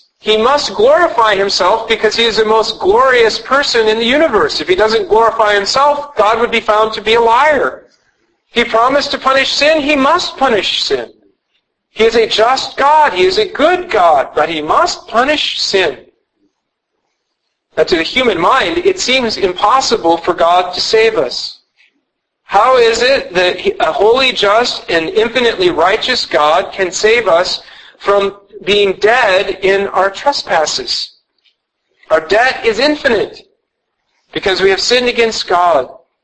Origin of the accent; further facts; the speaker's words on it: Texas, United States; born there; In the same way that I was born in Texas because my mom and dad were living in Texas when I was born, that's why I was born in Texas.